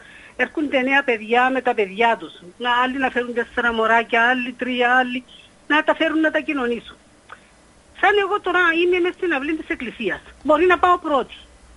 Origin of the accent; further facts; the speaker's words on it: Nicosia, Nicosia District, Cyprus; είμαι από τη Λευκοσία.